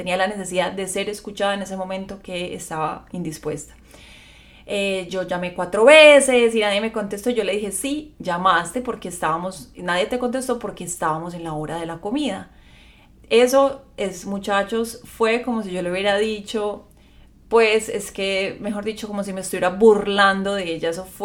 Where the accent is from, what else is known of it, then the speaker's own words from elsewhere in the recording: Medellín, Antioquia, Colombia; viene de Medellín, Colombia, la misma ciudad donde yo nací y viví muchos años.